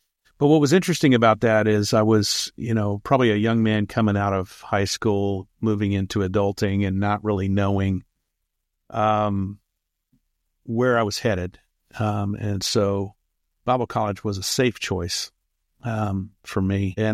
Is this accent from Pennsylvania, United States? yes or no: no; Texas, United States; And I grew up in Texas, so for me, it was coming home.